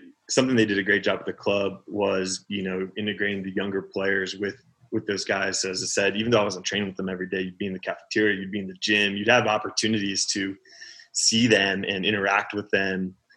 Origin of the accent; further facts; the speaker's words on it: Baltimore, Maryland, United States; also born or lived in Dallas, Texas; Yeah, through my high school years. I grew up in Baltimore, but high school days were in Dallas.